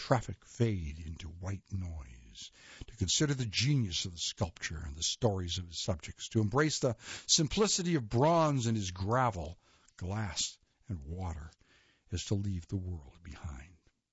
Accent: Pasadena, California, United States; The first time I experienced this was as a child growing up in Pasadena, California.

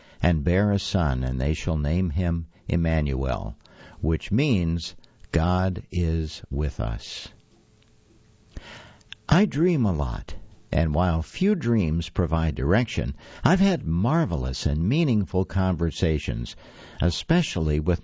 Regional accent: West Virginia, United States; Growing up in West Virginia, we saw lots of mountains and hills leveled for Interstate 64, including the hilly apple farm of my great-grandmother, where I spent hours as a girl.

